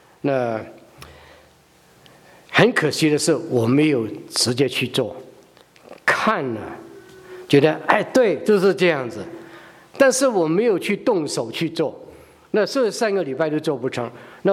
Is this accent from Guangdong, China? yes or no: yes; Guangdong, China; 我们广东人呢，就造跟做是一样的，所以我们常会没有分别